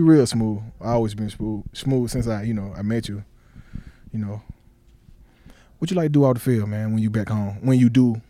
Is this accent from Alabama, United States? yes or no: yes; Birmingham, Alabama, United States; I grew up in Birmingham in a community called Vice Hill. It's kind of like considered, you know, quote unquote, the hood.